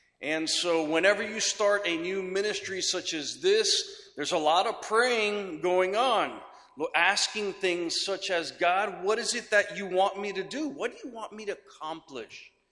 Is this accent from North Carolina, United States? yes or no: no; Miami, Florida, United States; moved away as an adult; also born or lived in Latin America; we have served for the last 20 years in Latin America as International Board missionaries. I'm originally from Miami, but the Lord called us to go and be on mission in Latin America